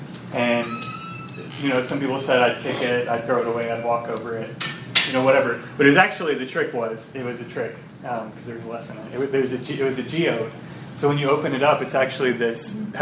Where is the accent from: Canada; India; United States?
United States; Louisiana; now in Selma, United States; No, I mean, I live in Selma, Alabama. I'm from Louisiana.